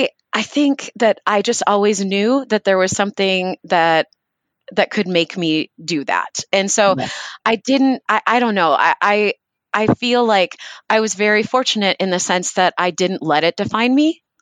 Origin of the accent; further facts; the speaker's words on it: Minnesota, United States; So yeah, I am a Midwest girl. I grew up in Minnesota